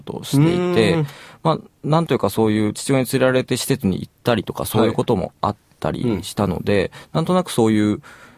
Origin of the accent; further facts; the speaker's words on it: Shiga, Japan; 地元が滋賀県なんですけれども、